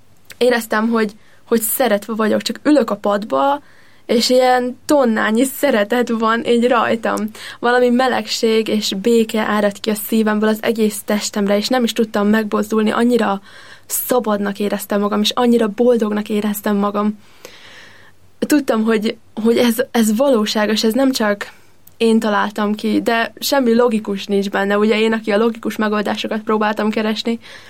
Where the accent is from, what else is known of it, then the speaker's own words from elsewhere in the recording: Mosonmagyaróvár, Győr-Moson-Sopron, Hungary; Én Mosonmagyaróváron születtem, és ott is nőttem fel. Állami iskolában jártam, de a családomnak mindig fontos volt, hogy ott legyünk a vasárnapi szentmiséken